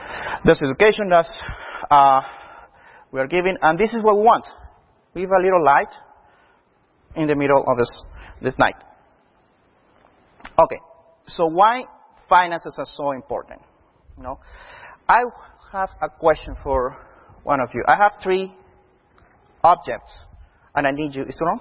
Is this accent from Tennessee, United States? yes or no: no; Houston, Texas, United States; I'm an accountant from Houston, Texas.